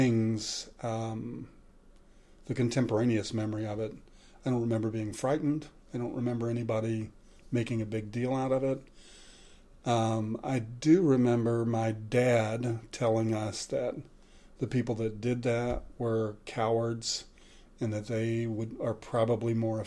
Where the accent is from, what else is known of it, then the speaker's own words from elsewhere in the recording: Hopkinsville, Kentucky, United States; also born or lived in Russellville; I was born in Russellville, Kentucky on November 30th, 1950. Is that right? Yeah. And I've been told that we moved almost exactly a month later, right after the first of the year. In 1951, from Russellville to Hopkinsville.